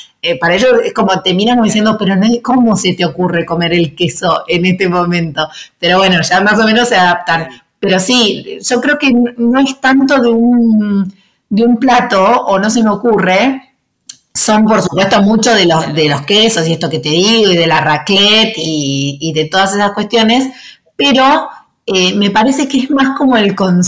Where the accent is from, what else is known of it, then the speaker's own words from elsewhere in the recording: Buenos Aires, Argentina; para mí, que soy una chica de Buenos Aires, es raro.